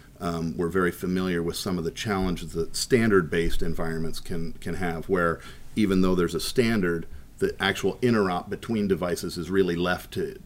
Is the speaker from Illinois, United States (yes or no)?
no; Santa Barbara, California, United States; We're in Santa Barbara, California.